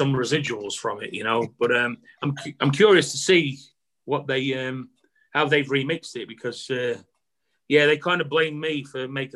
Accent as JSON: {"language": "English", "country": "United Kingdom", "said": "You know, being the Brit hooligan."}